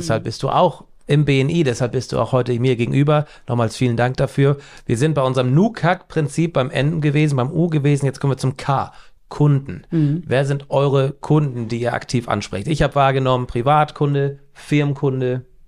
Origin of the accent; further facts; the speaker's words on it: Husum, Schleswig-Holstein, Germany; Ich komme aus Husum